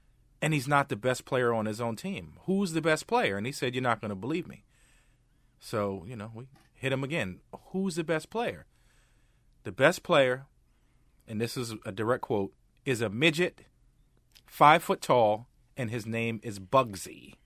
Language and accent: English; Brooklyn, New York, United States; I grew up in Brooklyn.